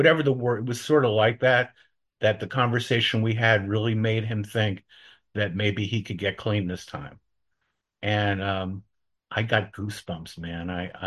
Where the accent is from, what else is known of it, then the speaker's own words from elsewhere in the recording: New York, United States; I grew up in New York. I was born in 1955, so I'm going to be 70 next month.